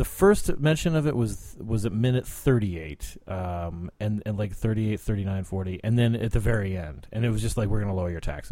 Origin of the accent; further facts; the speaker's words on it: Cottonwood, Arizona, United States; now in Washington, United States; being sort of an elite Washington journalist, even though I'm from Cottonwood, Arizona, I think I'm tainted now.